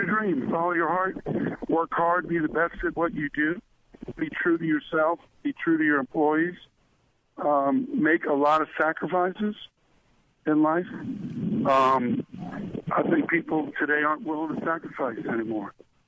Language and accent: English; New Orleans, Louisiana, United States; I won New Orleans in the race for governor. I'm from New Orleans.